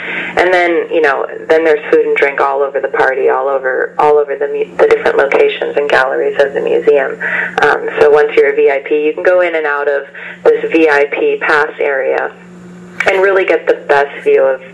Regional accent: Hawaii, United States; now in Palm Springs, United States; Well, I am born and raised in Hawaii, and I've worked for a few different museums on the West Coast.

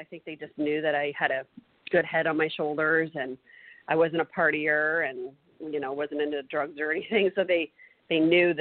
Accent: Tacoma, Washington, United States; moved away as an adult; I grew up in Tacoma, Washington, and then I moved to L.A. literally when I was 18 to start modeling and acting.

